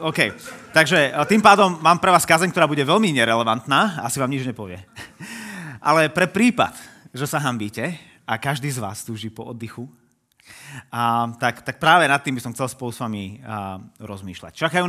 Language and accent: Slovak; Trnava, Trnava Region, Slovakia; Neviem, ako je to u vás v Nitre, ale u nás v Trnave sú mnohí ľudia vyčerpaní a už melú z posledného.